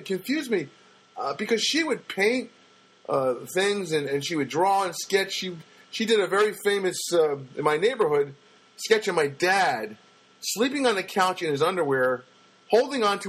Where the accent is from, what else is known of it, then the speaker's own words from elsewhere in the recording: New Jersey, United States; Now, we're not from Michigan, we're from Jersey